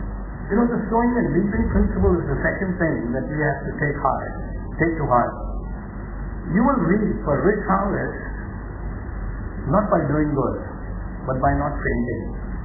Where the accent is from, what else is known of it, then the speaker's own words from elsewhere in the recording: Coimbatore, Tamil Nadu, India; born there; My elder sister got married in Coimbatore. And I was born in Coimbatore as a young teenager.